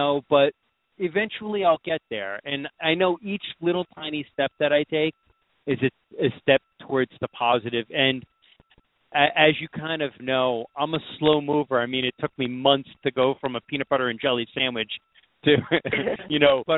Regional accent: New York, United States; And, you know, I'm from New York

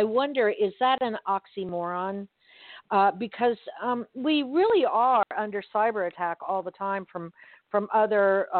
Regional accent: Miami, Florida, United States; I've lived in Florida all my life. I grew up in Miami.

